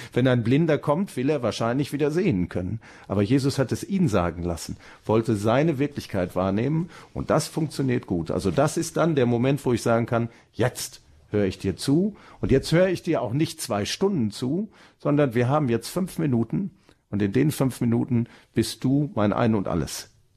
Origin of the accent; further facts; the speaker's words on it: North Rhine-Westphalia, Germany; wie man das bei uns im Ruhrgebiet so sagt, einen rausgehauen.